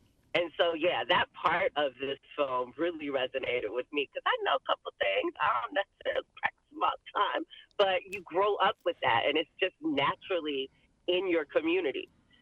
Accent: South Carolina, United States; I'm originally from South Carolina.

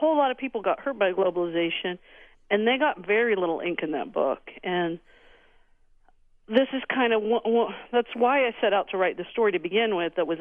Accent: Urbana, Ohio, United States; I grew up in Urbana at 429 South Walnut Street, and, you know, it's kind of a typical small factory town.

